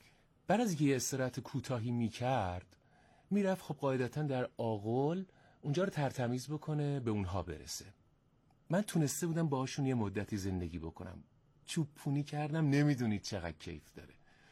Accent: Aradan, Semnan, Iran; ما خانوادهمون گرمساریه، تو اون بخشی هم که پدر بزرگ مادر بزرگ من زندگی میکردن آرادان، اونجا من همه بچگیم اونجا گذشته و مزرعه ها و گندمزار های اونجا.

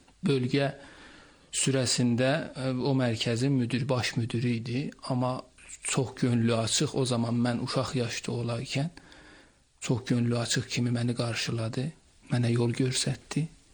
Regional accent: Ardabil, Ardabil Province, Iran; Mən 1366 günəş ilində qış çağı bayrama 20 gün qalan Ərdəbildə anadan olmuşam.

